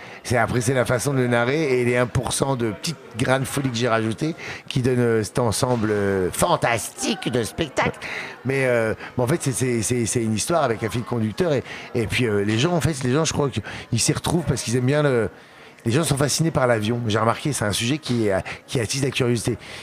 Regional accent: Hauts-de-France, France; C'est de mon enfance, mon village dans le Nord, à l'aviation et mes aventures

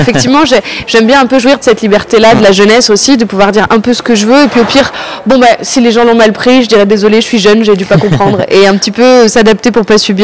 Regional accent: Réunion, France; also born or lived in Strasbourg / Martinique / Basque Country; j'ai grandi à La Réunion, mais j'ai beaucoup déménagé. J'ai mes parents dans le sud de la France. Et puis, j'habitais à Strasbourg, en Martinique, au Pays Basque.

